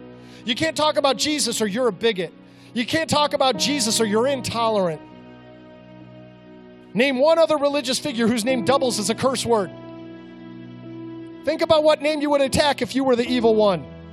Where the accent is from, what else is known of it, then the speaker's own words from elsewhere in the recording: Texas, United States; I mean, I grew up in North Texas.